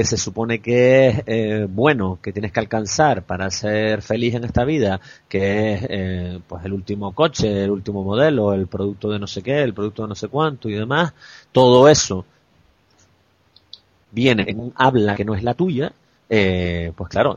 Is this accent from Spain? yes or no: yes; Canary Islands, Spain; accent: Canarian; a oír nuestro acento, nuestra habla canaria en los sitios de prestigio